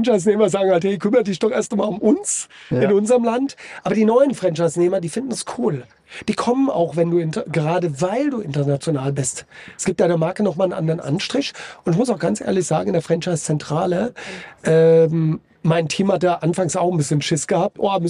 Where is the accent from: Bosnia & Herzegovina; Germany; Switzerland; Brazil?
Germany; Hesse; accent: Hessian; selbst wenn ich manchmal ganz, ganz schnell rede und dann auch in meinem hessischen Dialekt.